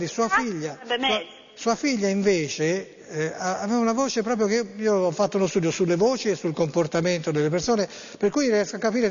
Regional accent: Florence, Tuscany, Italy; Io sono di Firenze

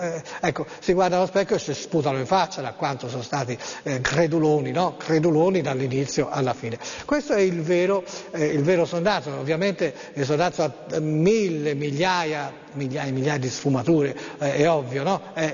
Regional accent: Tuscany, Italy; noi siamo toscani, noi si scherza, si gioca

